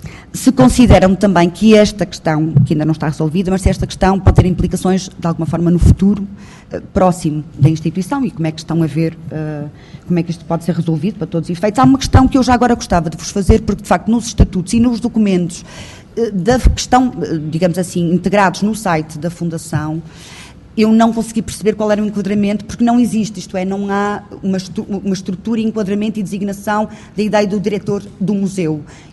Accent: Porto, Norte, Portugal; eu que sou da cidade de Porto

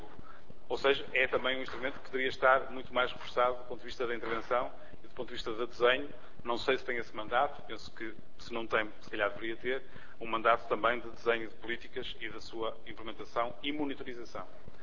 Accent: Portugal; as nossas percepções enquanto portugueses sobre estas comunidades

